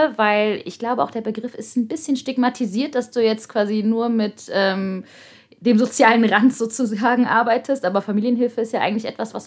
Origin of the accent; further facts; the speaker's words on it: Düsseldorf, North Rhine-Westphalia, Germany; born there; Ich bin in Düsseldorf geboren, Leute.